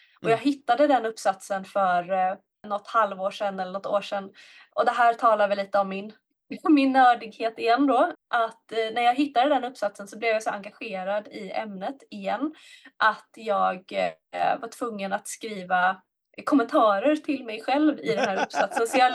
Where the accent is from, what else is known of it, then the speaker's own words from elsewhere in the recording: Gothenburg, Västra Götaland County, Sweden; jag är uppvuxen i Göteborg